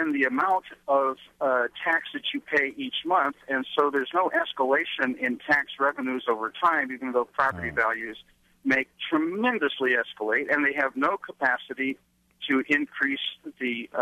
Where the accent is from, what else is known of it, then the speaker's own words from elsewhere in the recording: California, United States; I'm from California originally